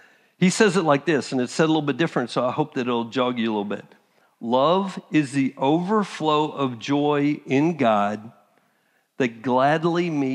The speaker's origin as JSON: {"language": "English", "region": "Texas", "country": "United States", "said": "Now, my background, I'm from Texas. We don't play like that."}